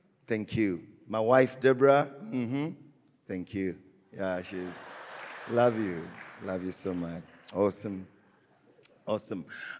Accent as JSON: {"language": "English", "country": "Uganda", "said": "I come from Uganda, and our capital city is called Kampala. So I happen to live in two places. In the city, we have an apartment, and then we have a home in the country."}